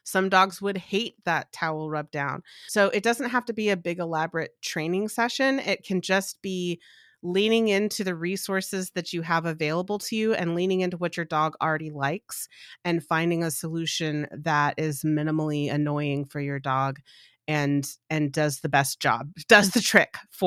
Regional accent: Austin, Texas, United States; So I had a client in Central Texas, where I'm from Austin.

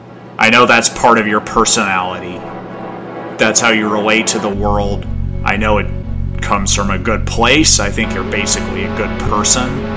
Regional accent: Chicago, Illinois, United States; now in West Coast, United States; I came here from Chicago and I had a number of friendships that were based largely on the practice of sitting around and talking smack about other people in the room. And when I moved to the West Coast

